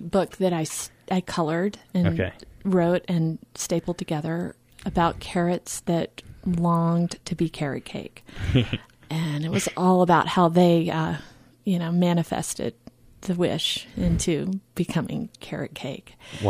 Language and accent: English; Mobile, Alabama, United States; I grew up in Mobile, Alabama.